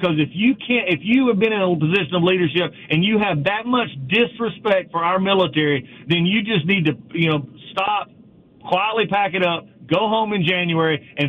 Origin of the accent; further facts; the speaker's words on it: Georgia, United States; And the border, like here in my home state of Georgia and other places